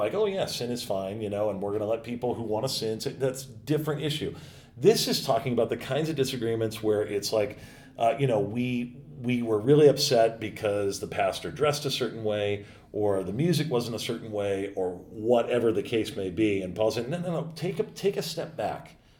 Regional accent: United States; You know, I'm an American

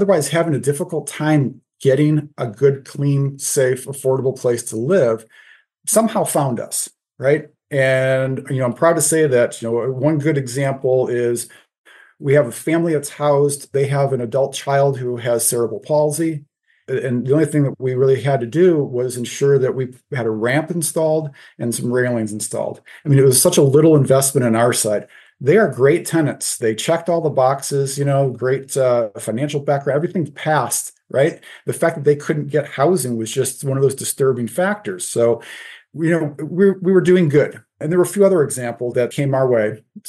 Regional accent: Detroit, Michigan, United States; So I grew up in the Metro Detroit area, did my undergrad there at the University of Detroit Mercy

